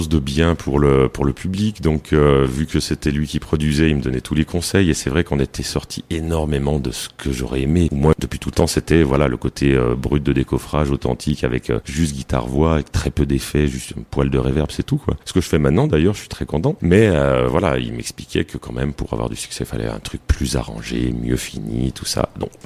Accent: Montélimar, Auvergne-Rhône-Alpes, France; Mais vous venez d'où ? Moi de Montélimar, monsieur.

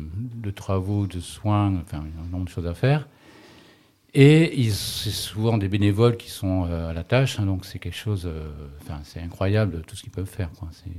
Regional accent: Châteaurenard, Provence-Alpes-Côte d'Azur, France; Je suis né à Château-Renard. Et j'ai eu la chance, dans la maison à Château-Renard, d'avoir une mare

